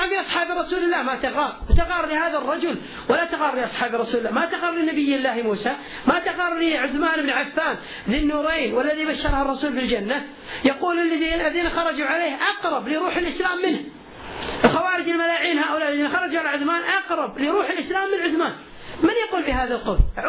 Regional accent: Kuwait; وأعرف شخصية من هؤلاء، الصحيفة عندنا في الكويت معروفة

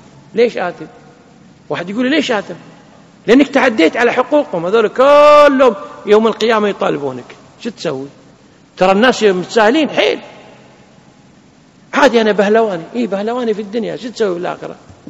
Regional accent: Kuwait; أما الدكة حنا نسميها دتشة عندنا بالكويت، صح؟ إلى الآن موجودة الدتشة، يعني كان قديم إلى الثمانينات، أنا أدركت هذا

